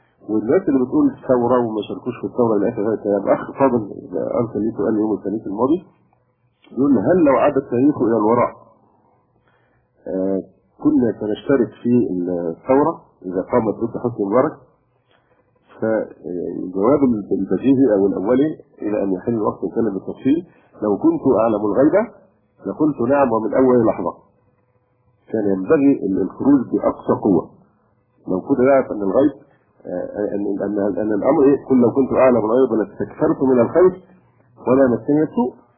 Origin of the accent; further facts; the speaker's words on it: Egypt; لكن عندنا في مصر لا شك كان هناك قدر كبير جدا من حرية التعبير